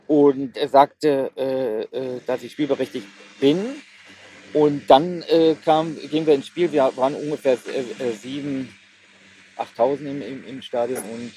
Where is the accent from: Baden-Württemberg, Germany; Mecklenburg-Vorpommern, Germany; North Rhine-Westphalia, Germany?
North Rhine-Westphalia, Germany; Essen; ich bin wir sind waschechte Essener.